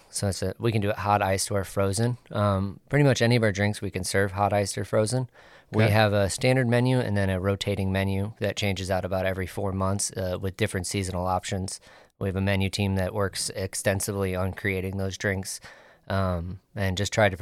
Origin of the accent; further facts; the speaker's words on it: Collinsville, Illinois, United States; now in Dow, United States; Originally from Collinsville, but I moved to the area about 5 years ago. My wife and I live out in Dow.